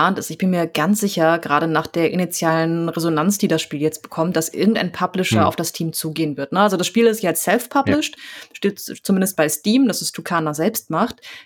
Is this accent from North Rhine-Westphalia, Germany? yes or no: yes; Duisburg, North Rhine-Westphalia, Germany; Denn, also ich komme aus so einem Hybriden. Ich komme eigentlich aus Duisburg, aber aus dem dörflichsten Stadtteil davon, linksrheinisch, und habe da so ein bisschen mitbekommen, wie das ist, im Dorf zu leben.